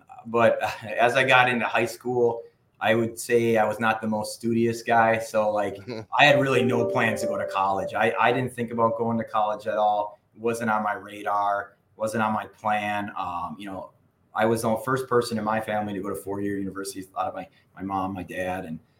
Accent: Green Bay, Wisconsin, United States; Yeah, definitely. So I remember my first memories of the Packers were being in Sheboygan

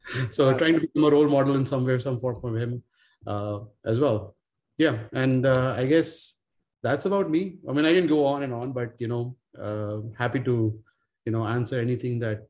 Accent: Amritsar, Punjab, India; also born or lived in New Delhi; I was born in India in 1980.

